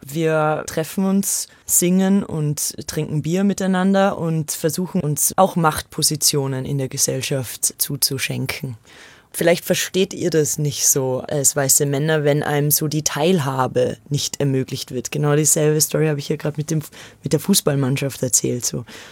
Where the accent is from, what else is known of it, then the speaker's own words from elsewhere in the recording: Austria; Ich bin ja aus Österreich